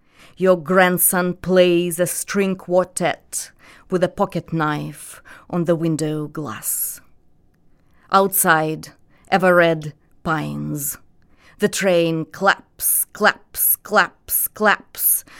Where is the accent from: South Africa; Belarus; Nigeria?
Belarus; Minsk; first language Russian; English is a second language; now in United States; because I teach in the United States, so I use English daily. With my family, in Minsk, I use Russian.